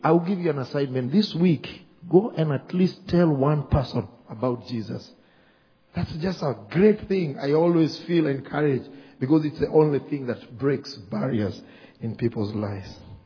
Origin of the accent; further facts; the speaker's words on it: Kenya; And I'm like, I'm just visiting from Kenya.